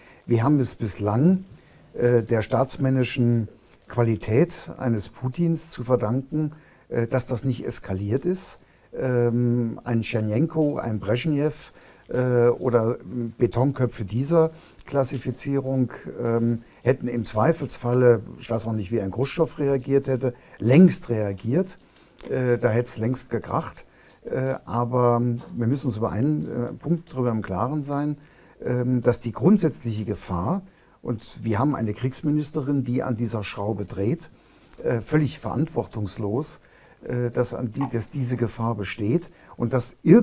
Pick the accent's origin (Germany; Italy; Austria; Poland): Germany; wenn wir als Deutsche und diejenigen, die dort mitspielen